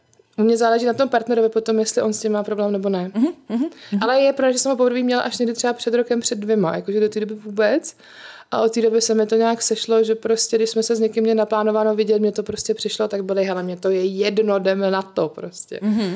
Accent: Ostrava, Moravian-Silesian Region, Czechia; now in Prague, Czechia; to už asi zaznělo. Je mi 32, jsem původně z Ostravy, ale tady v Praze žiju už strašně dlouho.

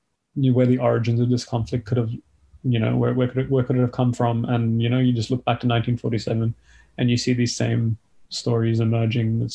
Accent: Melbourne, Victoria, Australia; also born or lived in Delhi, India; Yeah, so I am from Delhi. I was born in Delhi, but I grew up in Melbourne, Australia.

